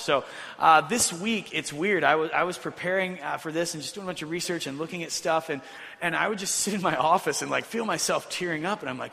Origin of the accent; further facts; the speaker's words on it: United States; there have been many moments that just as a father, as a human, as an American, have made me pause and start to cry